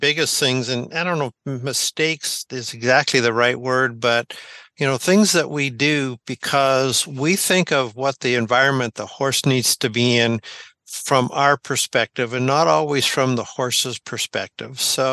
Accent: Western Canada, Canada; now in United States; Growing up in Western Canada, I got to see how we did things there. And then since moving to Kentucky

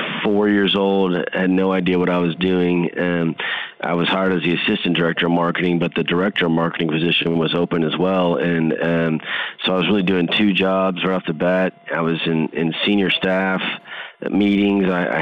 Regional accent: Houston, Texas, United States; I was offered a full-time position in my hometown of Houston, Texas, that I just couldn't turn down.

